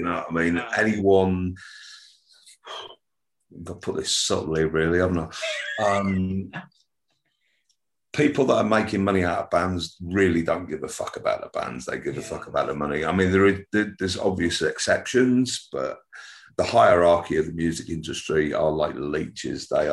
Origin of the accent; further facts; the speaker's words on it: Nottingham, East Midlands, United Kingdom; born there; also born or lived in Wigan / Ormskirk / Southport / Liverpool; I was born in Nottingham. This is a story longer than a bit of string. We ended up in Wigan, then we moved to, Ormskirk, Southport, Liverpool, Manchester, and then eventually I ended up down here.